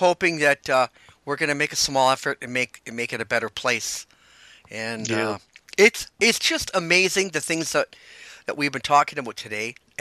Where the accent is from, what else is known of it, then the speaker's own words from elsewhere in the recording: Canada; and as a Canadian